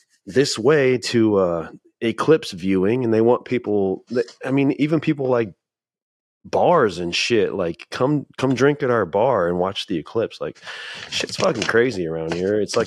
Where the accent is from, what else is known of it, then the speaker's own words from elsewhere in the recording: Ohio, United States; I'm sure people know by now that we're from Ohio